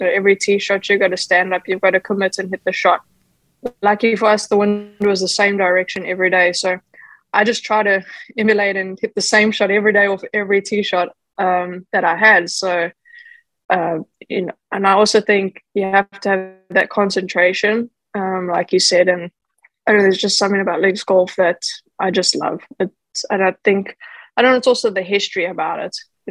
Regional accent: Johannesburg, Gauteng, South Africa; I grew up in Johannesburg, and then we're at altitude, the ball goes forever

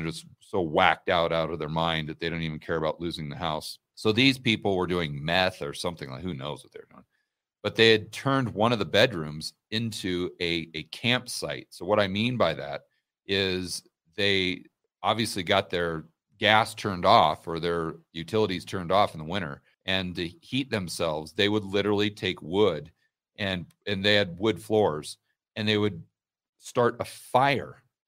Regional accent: Laurelwood, Oregon, United States; also born or lived in Portland; I grew up in the sticks of Oregon. I say I grew up in Portland, but when I was very small, I grew up way out in the countryside in Oregon, in the middle of nowhere.

